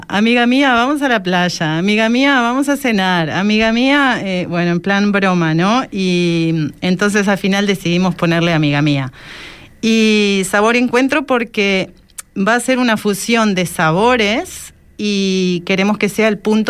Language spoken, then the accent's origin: Spanish; Argentina; now in Fuerteventura, Spain; Ninus es de Alemania y yo soy de Argentina.